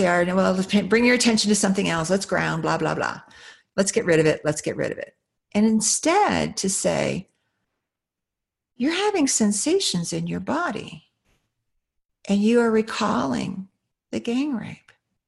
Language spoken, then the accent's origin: English; United States; I'm an American